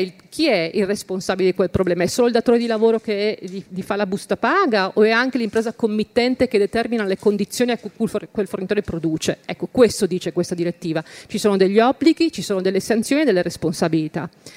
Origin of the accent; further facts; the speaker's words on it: Genoa, Liguria, Italy; Io sono di Genova, peraltro ha sede anche a Genova.